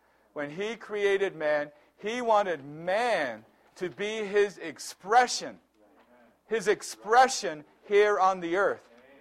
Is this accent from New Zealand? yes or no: yes; New Zealand; You know, I grew up in New Zealand